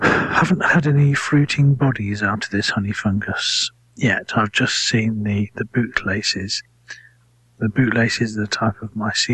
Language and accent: English; United Kingdom; But I don't understand what fall is, because I'm British.